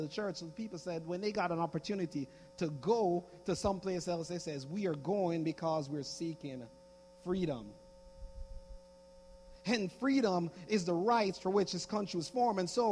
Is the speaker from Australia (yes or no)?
no; Jamaica; now in United States; I am from Jamaica, as most of you know. I love Jamaica, but I absolutely love the United States of America.